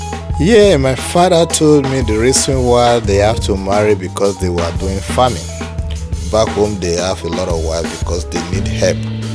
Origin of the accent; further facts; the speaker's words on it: Nigeria; Yeah, I grew up in Nigeria.